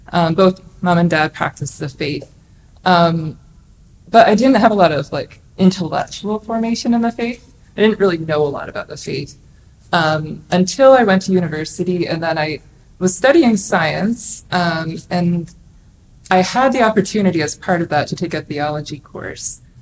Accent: New Brunswick, Canada; I'm from Canada. I grew up in New Brunswick, and I'm one of six kids. I'm the third of six kids. And my mother was born in England. My dad was born in the States.

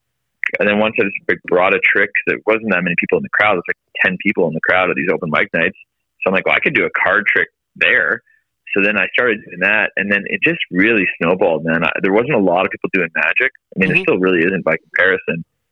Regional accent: Vancouver, British Columbia, Canada; also born or lived in Toronto; growing up in Vancouver, for example, like snow wasn't even really a thing. We barely had any snow in Vancouver ever. I didn't have to buy a proper winter jacket until I moved to Toronto.

